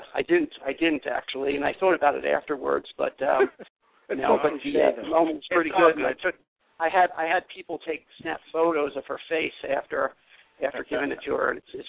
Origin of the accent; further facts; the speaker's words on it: New York, United States; So I grew up in New York, and I will tell you, it's funny, like my grandparents, I was raised by my grandparents